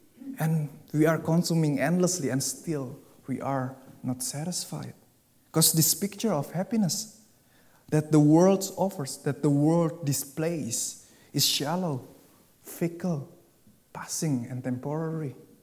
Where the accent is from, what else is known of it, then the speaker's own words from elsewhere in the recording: Indonesia; Folks, you know that I grew up in Indonesia, and I know exactly what real poverty means.